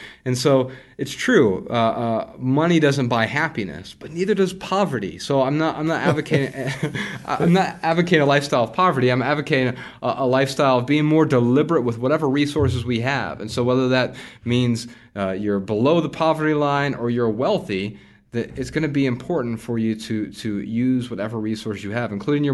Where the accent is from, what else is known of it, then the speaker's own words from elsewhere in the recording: Dayton, Ohio, United States; I grew up really poor in Dayton, Ohio, on food stamps and welfare, government assistance, you know, WIC programs